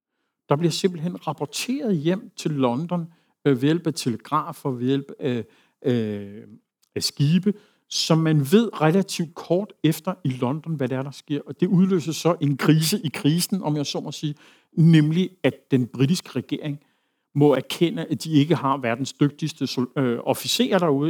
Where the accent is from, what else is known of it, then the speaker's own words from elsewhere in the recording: Brussels, Brussels-Capital Region, Belgium; first language French; Danish is a second language; jeg er dele af mit liv vokset op i Bruxelles og taler fransk som mit modersmål.